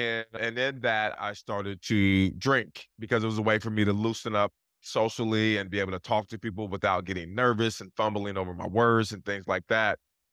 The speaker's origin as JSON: {"language": "English", "town": "Portland", "region": "Oregon", "country": "United States", "tie": "born or raised there", "said": "I grew up in Portland, Oregon in the 80s. And Portland is much different today than it was in the 80s."}